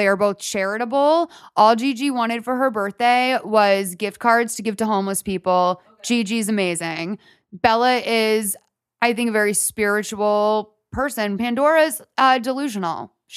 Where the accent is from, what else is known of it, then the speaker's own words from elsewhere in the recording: Ireland; I am Irish, so I'm constantly dry.